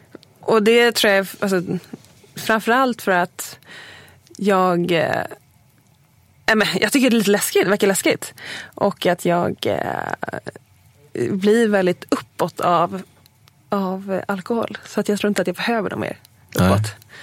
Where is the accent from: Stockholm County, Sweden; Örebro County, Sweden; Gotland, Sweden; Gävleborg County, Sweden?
Stockholm County, Sweden; Segeltorp; jag är uppvuxen i Segeltorp utanför Huddinge. Sen flyttade jag till Lidingö när jag var typ 18-19.